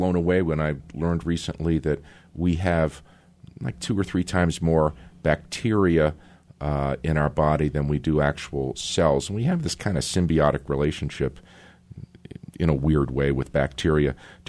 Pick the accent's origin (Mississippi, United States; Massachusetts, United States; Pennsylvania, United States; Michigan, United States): Massachusetts, United States; Boston; Dr. Chiller, I'm from Boston, and summertime in Boston is very humid.